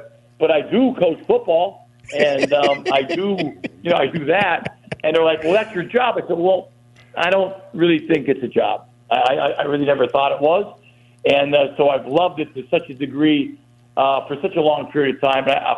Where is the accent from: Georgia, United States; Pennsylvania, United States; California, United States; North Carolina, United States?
Pennsylvania, United States; Plymouth; now in Dallas, United States; I'm a local guy. I'm from Plymouth, Pennsylvania originally, and I was living in Dallas at the time.